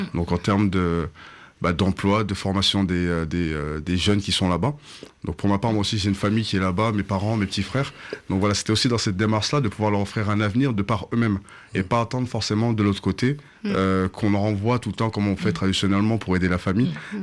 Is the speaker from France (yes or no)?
yes; France; Je suis né en France, grandi en France, c'est ça.